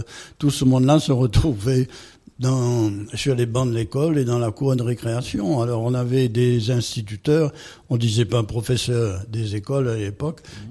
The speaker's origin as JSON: {"language": "French", "town": "Saint-Louis", "country": "Réunion", "tie": "born there", "said": "1942, le 10 mai, je suis né à Saint-Louis de la Réunion, à la rue Fémy, près de l'hôpital Dromard."}